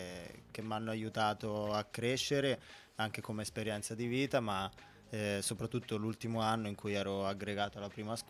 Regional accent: Osimo, Marche, Italy; Sì, sono nato a Osimo.

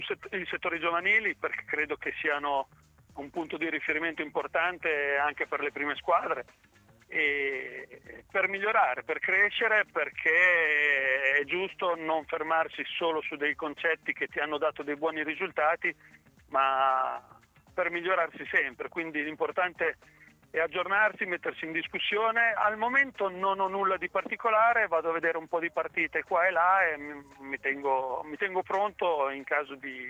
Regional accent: Marche, Italy; E per me, da marchigiano

